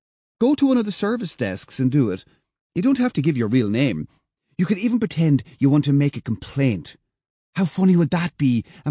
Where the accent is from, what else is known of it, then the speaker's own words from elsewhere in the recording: Cork, Munster, Ireland; Cork, down in the very south.